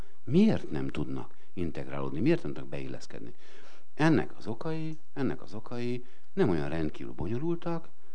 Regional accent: Transylvania, Romania; talán tudják némelyek, hogy én erdélyi vagyok, és 30 évig éltem ugye, magyar kisebbségként Romániában.

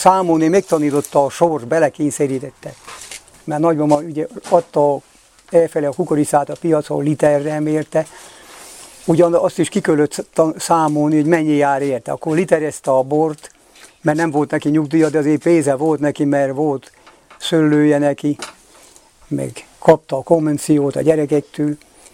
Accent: Szelevény, Jász-Nagykun-Szolnok, Hungary; born there; Én Jász-Nagykun Szolnok vármegyébe születtem, Szelevény, Tiszai alsójárás, így tanultuk.

